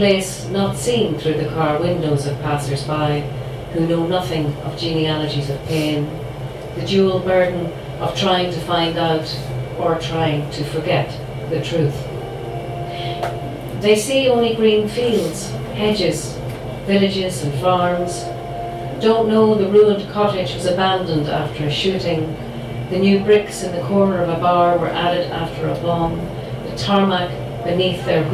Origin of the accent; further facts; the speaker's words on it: Belfast, Northern Ireland, United Kingdom; I grew up in Belfast in the bad times, pretty much, and something peculiar has been happening over the last few years.